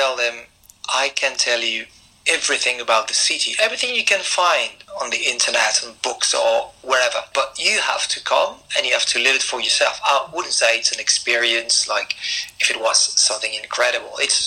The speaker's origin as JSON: {"language": "English", "town": "Albi", "region": "Occitania", "country": "France", "tie": "born or raised there", "said": "exactly the feeling I get when I come back to Albi. I have a special bond, of course, because it's my hometown."}